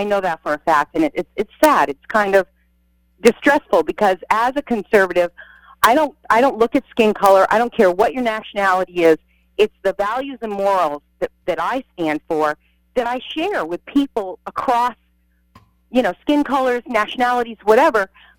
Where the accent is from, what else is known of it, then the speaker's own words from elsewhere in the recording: New London, Connecticut, United States; now in Norwich, United States; I was an inner city candidate. I grew up in New London.